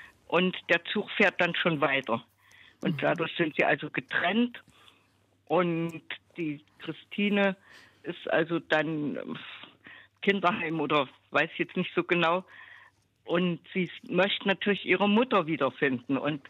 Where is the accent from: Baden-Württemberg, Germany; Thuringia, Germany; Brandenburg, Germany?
Thuringia, Germany; Jena; Also ich komme aus Jena, also auch DDR, bin 74 Jahre alt, schon ein bisschen, ein halbes Jahr schon drüber